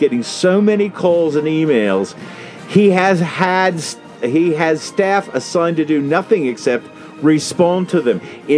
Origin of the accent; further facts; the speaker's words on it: Australia; they were standing on the street protesting the Muslim ban in my hometown, in the outback of Australia.